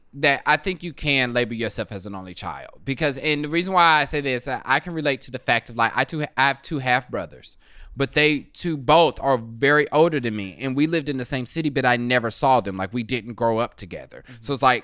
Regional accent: Kansas City, Kansas, United States; So we're both from Wyandotte County, which is the poorest county in Kansas, but it's also primarily all African American and Hispanic.

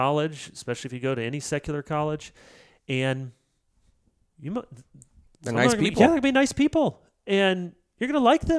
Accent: Grand Rapids, Michigan, United States; I grew up mostly in Grand Rapids, and everyone, we live in a bubble.

